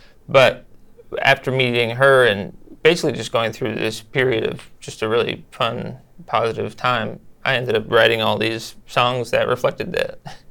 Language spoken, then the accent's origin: English; California, United States; I'm from Northern California, but I get that I'm from the South, or I get that I'm from like the Netherlands.